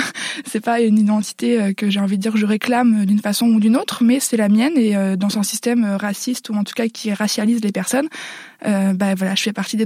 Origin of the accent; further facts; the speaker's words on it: Hauts-de-France, France; j'ai grandi dans le Nord-Pas-de-Calais, dans un environnement collège, lycée, privé, catho.